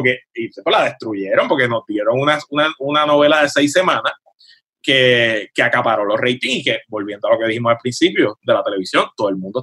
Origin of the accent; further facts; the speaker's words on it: Guaynabo, Puerto Rico; yo soy de Guaynabo, pero de la Margarita Janel